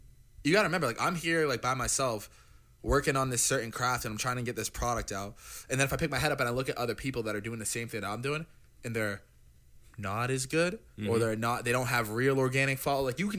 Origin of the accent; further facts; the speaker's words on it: Cape Cod, Massachusetts, United States; I moved to Boston 4 to 5 years ago. I'm from Cape Cod.